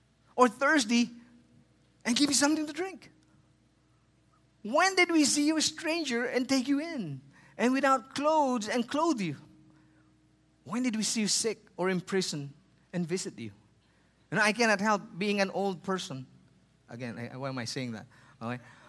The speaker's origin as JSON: {"language": "English", "country": "Philippines", "second_language": "English", "said": "I said, \"Hi … I'm from the Philippines.\""}